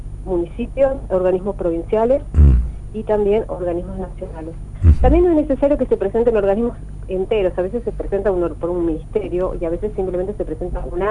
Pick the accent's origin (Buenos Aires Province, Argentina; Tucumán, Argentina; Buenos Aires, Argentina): Tucumán, Argentina; yo soy tucumana